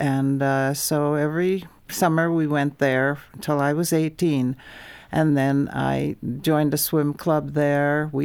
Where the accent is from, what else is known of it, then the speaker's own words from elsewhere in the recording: Connecticut, United States; Yeah, Connecticut is where I grew up, and I just thoroughly enjoyed it there, being a New Englander.